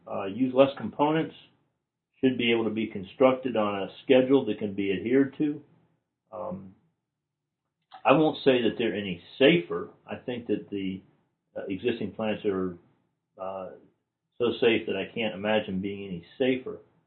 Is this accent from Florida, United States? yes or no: yes; Florida, United States; Well, I was proud of my home state of Florida